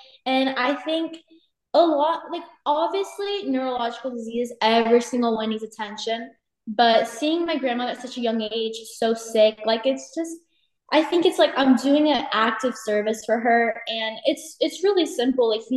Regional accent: Plantation, Florida, United States; Hi, my name is … I'm from Plantation, Florida, and I'm going to be a senior at American Heritage High School.

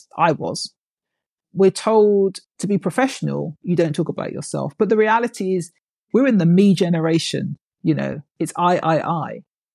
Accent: United Kingdom; I'm like, I'm British. I hate talking about myself.

